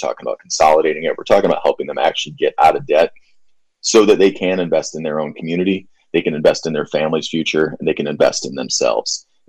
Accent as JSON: {"language": "English", "town": "Detroit", "region": "Michigan", "country": "United States", "tie": "born or raised there", "said": "my hometown of Detroit, Michigan"}